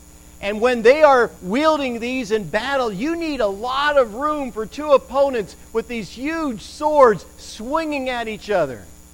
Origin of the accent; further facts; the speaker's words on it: England, United Kingdom; born there; I was born in England, and so